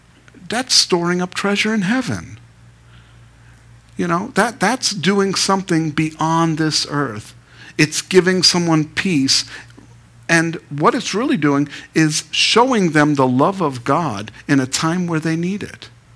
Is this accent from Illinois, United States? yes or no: no; Queens, New York, United States; I'm from Queens, New York. Okay, I was born in Long Island Jewish Hospital in New York.